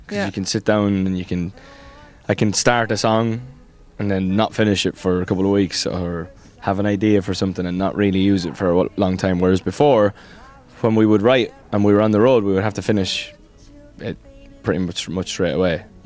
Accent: Ireland; now in London, United Kingdom; Because I'm obviously Irish, but I've been living in London for 7 years.

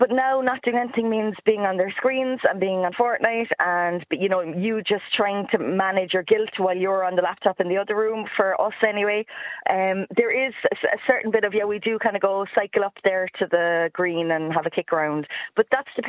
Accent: County Cork, Ireland; accent: Cork; Is that my Cork accent changing?

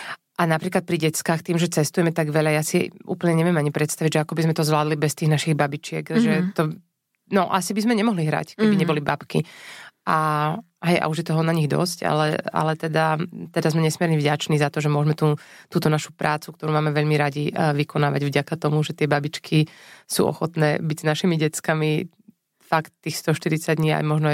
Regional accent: Prešov, Prešov Region, Slovakia; A my sme obaja Prešovčania s môjim mužom.

